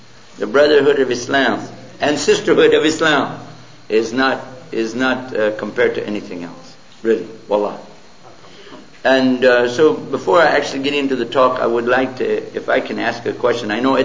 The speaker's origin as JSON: {"language": "English", "region": "Texas", "country": "United States", "accent": "Texan", "said": "Although I really am a native Texan speaker, I did my master's in English, so I'm translating from Texas to English."}